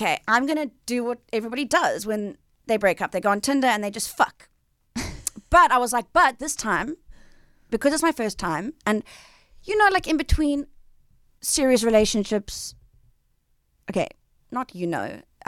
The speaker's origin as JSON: {"language": "English", "town": "Cape Town", "region": "Western Cape", "country": "South Africa", "tie": "born or raised there", "also_born_or_lived": "Johannesburg", "said": "I moved to Cape Town when I was like 15. So I guess you could say I grew up there-ish."}